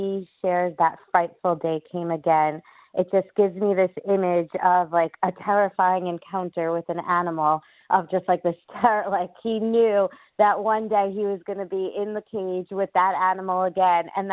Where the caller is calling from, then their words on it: New York, United States; Good morning, everyone. … from New York.